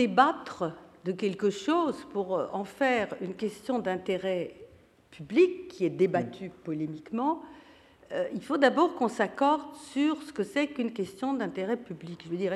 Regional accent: Israel; Bon, moi, je viens d'Israël

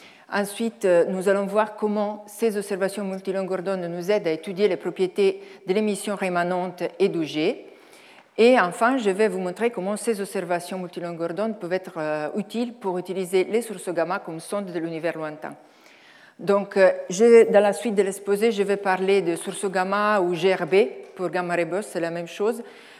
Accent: Italy; French is a second language; Donc je suis italienne, donc je m'excuse d'avance pour mon français

